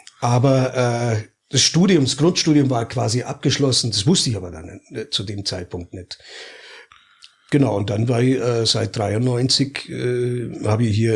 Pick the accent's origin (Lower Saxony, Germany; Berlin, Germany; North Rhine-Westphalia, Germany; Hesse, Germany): Lower Saxony, Germany; Hannover; ich bin eigentlich aus Hannover